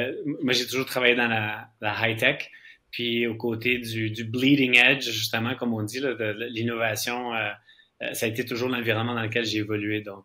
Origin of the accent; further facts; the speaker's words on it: Quebec, Canada; also born or lived in Brazil; Donc, moi, je suis d'origine brésilienne, mais j'ai grandi mon adolescence au Québec.